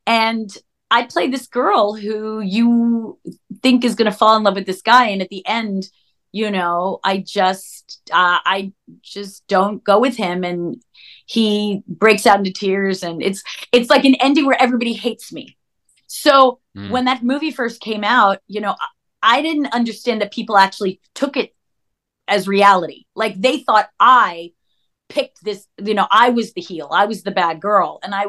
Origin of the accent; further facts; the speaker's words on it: Plainview, New York, United States; I'm from Long Island originally. I'm from Plainview, Long Island, which is a couple of towns away from Amityville.